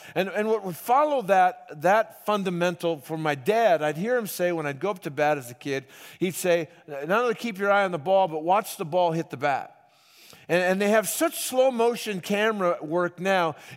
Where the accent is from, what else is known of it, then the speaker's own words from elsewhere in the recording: Los Angeles, California, United States; I grew up in Los Angeles, so I grew up at the Chavez Ravine